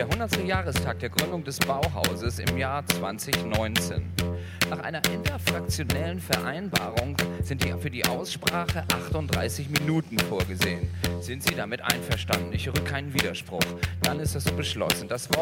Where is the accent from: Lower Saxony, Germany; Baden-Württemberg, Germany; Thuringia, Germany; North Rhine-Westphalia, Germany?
Lower Saxony, Germany; Alfeld; Diese Idee kann man sehr gut in meinem Heimatort studieren. Bei uns in Ahlfeld, südlich von Hildesheim in Niedersachsen